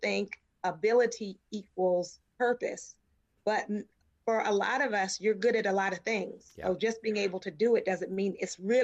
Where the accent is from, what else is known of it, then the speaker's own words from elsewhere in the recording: Baltimore, Maryland, United States; also born or lived in New Jersey; now in Los Angeles, United States; Well, I grew up in Baltimore, but right before I came here, I was in New Jersey.